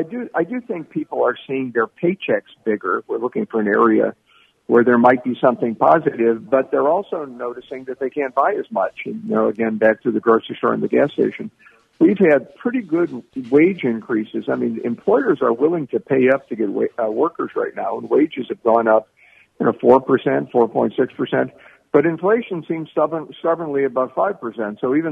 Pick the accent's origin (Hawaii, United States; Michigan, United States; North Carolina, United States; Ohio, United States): Ohio, United States; Cleveland; Cleveland's my hometown.